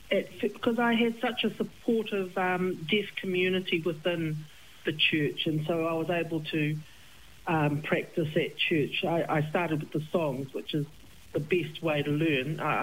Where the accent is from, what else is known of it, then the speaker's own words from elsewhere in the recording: Wellington, New Zealand; also born or lived in Samoa; I was born in Samoa, but our family migrated to New Zealand back in 63. I was raised in Wellington, so I grew up in Wellington until I got married to an Aucklander, and we shifted up to Auckland